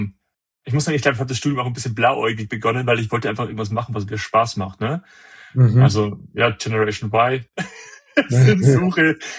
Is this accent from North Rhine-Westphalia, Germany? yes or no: no; Regensburg, Bavaria, Germany; Ich komme aus der Regensburger Gegend, also nördliche Oberpfalz hoch.